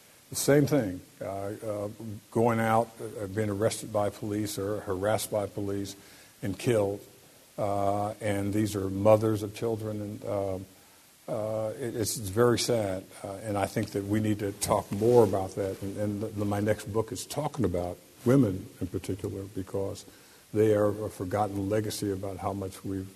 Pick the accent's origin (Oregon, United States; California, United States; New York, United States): California, United States; Merced; And I grew up with violence around me. I grew up in 1952 in Merced.